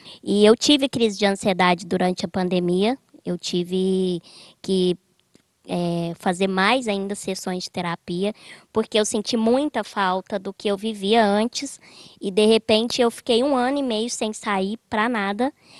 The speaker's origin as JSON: {"language": "Portuguese", "region": "Minas Gerais", "country": "Brazil", "lives_now": "São Paulo, Brazil", "said": "para cá, né, para São Paulo, sou mineira."}